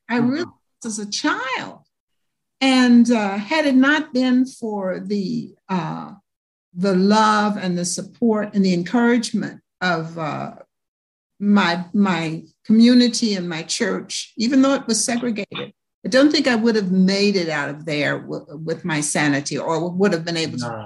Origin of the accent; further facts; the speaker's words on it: Louisville, Kentucky, United States; born there; Well, yes, I was born in the Jim Crow South in Louisville, Kentucky.